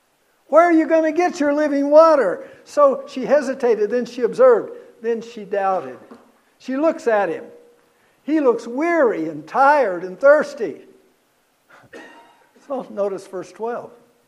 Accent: Kentucky, United States; It's like when I was growing up in Kentucky, we had lots of springs.

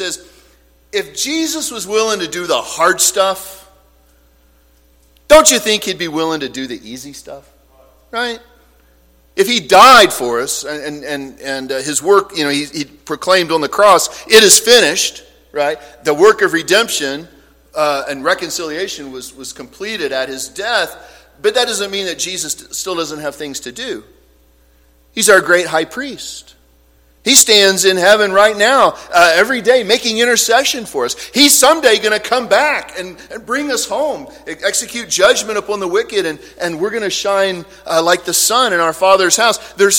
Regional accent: Oklahoma, United States; But I'm from Oklahoma, and that means land of the red man.

